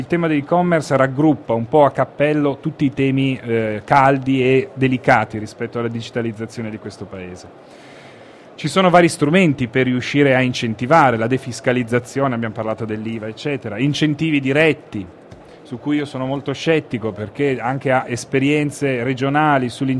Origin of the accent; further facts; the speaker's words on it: Turin, Piedmont, Italy; io vengo da Torino